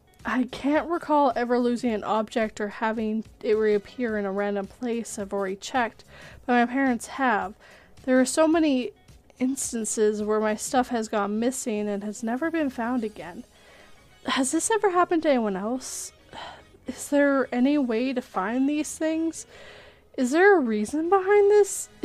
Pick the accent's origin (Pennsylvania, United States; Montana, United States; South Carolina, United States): Montana, United States; I grew up in Montana. The one I said first. Middle of nowhere between Paulson and Ronan.